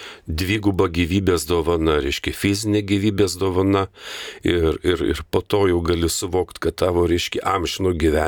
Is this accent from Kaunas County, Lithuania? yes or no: no; Anykščiai, Utena County, Lithuania; born or raised there